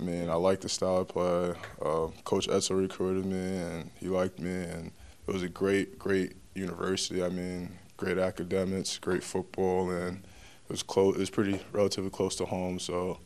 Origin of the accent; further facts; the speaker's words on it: Long Island, New York, United States; I grew up in Long Island, New York.